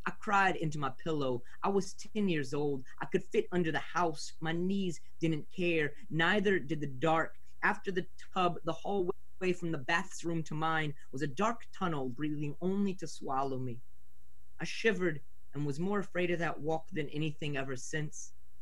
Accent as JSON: {"language": "English", "town": "New Orleans", "region": "Louisiana", "country": "United States", "moved": "yes", "lives_now": "Portland, United States", "said": "I'm from New Orleans, and I've been in Portland now. I first moved here in 2004 and left for a little bit, but then came back."}